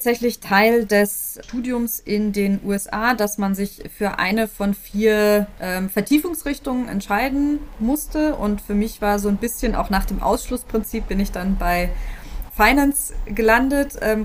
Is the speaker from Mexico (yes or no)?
yes; Mexico; accent: Mexican Spanish; Man muss dazu sagen, mein spanischer Akzent ist eben ein mexikanischer Akzent.